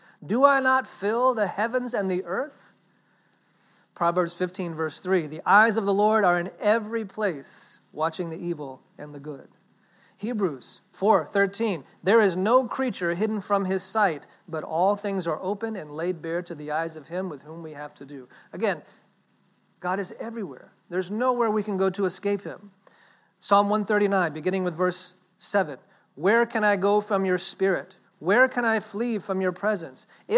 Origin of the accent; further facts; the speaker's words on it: Virginia, United States; I grew up in Virginia, so we have Luray Caverns up in the mountains of Virginia.